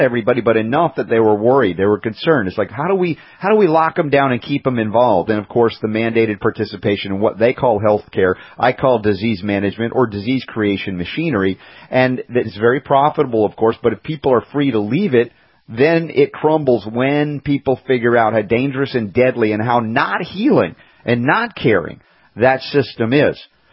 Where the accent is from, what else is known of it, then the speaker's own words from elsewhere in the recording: United States; in my culture as an American, standard American diet and growing up in a medical family